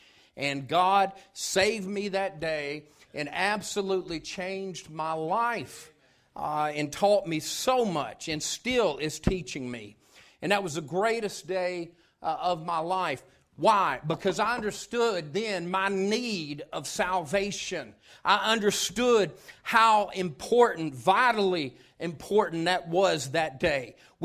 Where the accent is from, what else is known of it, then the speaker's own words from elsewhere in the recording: Tennessee, United States; as Grant said, I grew up in East Tennessee, and I can remember growing up, we didn't attend church.